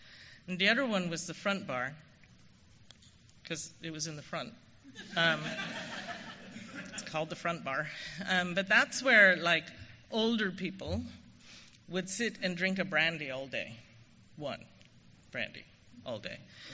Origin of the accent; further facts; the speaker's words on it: London, United Kingdom; I was born in London, which will save you wondering. I grew up in a pub. It was my grandparents' pub, and I'm an only child and an only grandchild